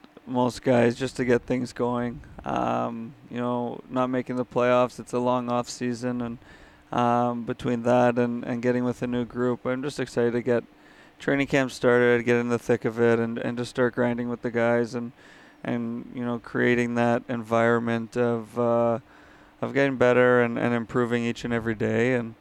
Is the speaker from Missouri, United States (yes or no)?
yes; St. Louis, Missouri, United States; that's kind of how I learned when I was younger and on that Stanley Cup team and growing up in St. Louis, you learn by seeing the older guys do it.